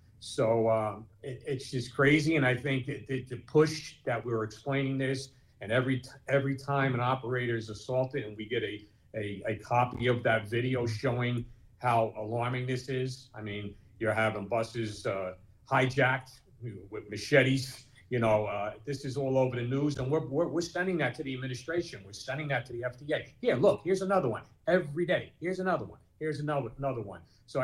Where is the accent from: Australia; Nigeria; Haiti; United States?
United States; Newark, New Jersey; I born and raised in Newark. I used to go to school taking a bus.